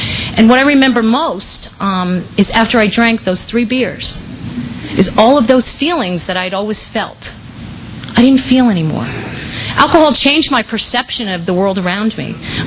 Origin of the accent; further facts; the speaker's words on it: New Jersey, United States; I'm 47 years old. I'm originally from New Jersey. I come from an Irish Catholic family. I have two older brothers and a younger sister